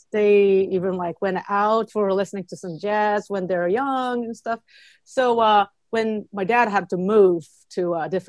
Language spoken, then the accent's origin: English; Japan; English is a second language; now in New York, United States; So I was born and raised in Japan.